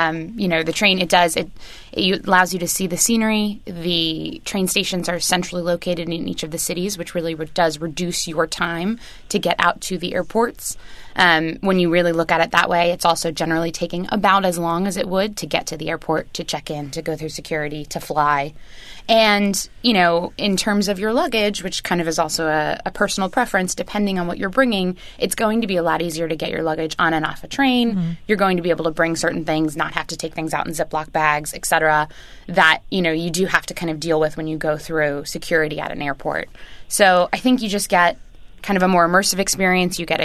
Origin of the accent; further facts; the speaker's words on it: Ireland; It's true. I'm also Irish.